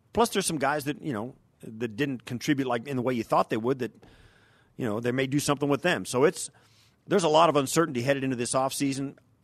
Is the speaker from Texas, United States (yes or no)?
no; Kansas, United States; I went to a family function where I grew up in Kansas.